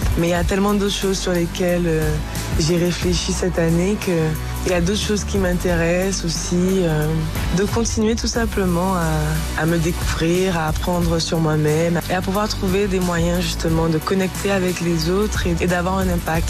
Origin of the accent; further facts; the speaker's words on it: Guadeloupe; Puis je suis rentrée chez moi en Guadeloupe.